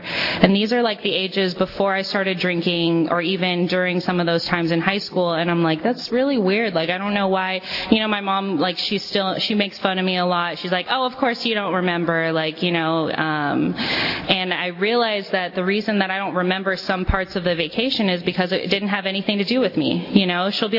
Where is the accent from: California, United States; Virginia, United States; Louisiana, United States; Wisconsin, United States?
California, United States; Fresno; You know, I'm from Fresno. I grew up in a nice middle-class family.